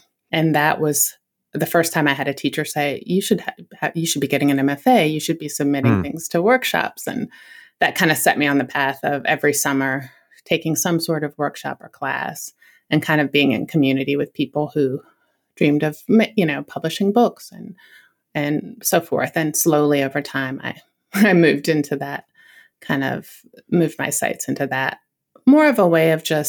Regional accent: Virginia, United States; which I grew up in Northern Virginia, so that was a couple hours away.

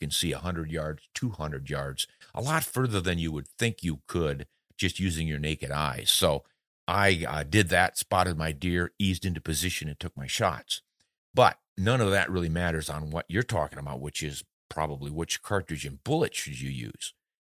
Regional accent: South Dakota, United States; born there; I was born in South Dakota, wide open spaces.

